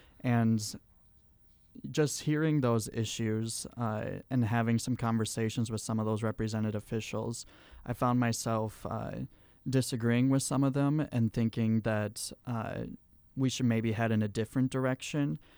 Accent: Watertown, South Dakota, United States; Well, I was born and raised in Watertown, South Dakota. I graduated in 2016 from Watertown High School at the top of my class.

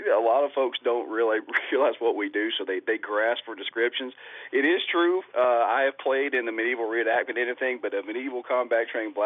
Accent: Georgia, United States; I grew up in Lee County, Georgia, on the Mill Pond Plantation

